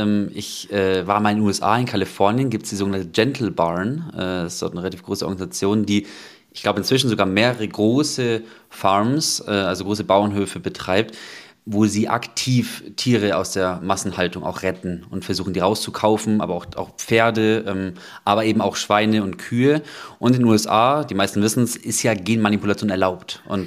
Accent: Kempten, Bavaria, Germany; auf dem Land sein zu können, wo ich ursprünglich herkomme, eben aus Kempten

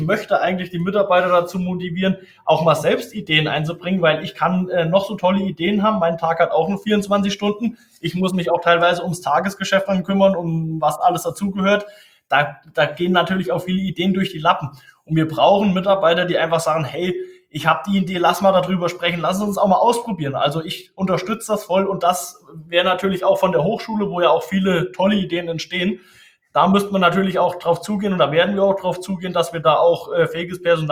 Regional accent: Hesse, Germany; ich bin natürlich aus der Rhön, ich komme aus der Rhön, ich bin hier aufgewachsen in der Nähe von Thann.

